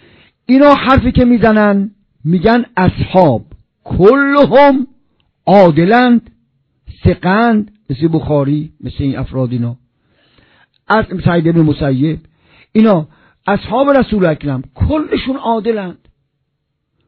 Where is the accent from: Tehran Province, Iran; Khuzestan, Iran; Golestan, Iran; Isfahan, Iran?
Isfahan, Iran; بچه اصفهانم.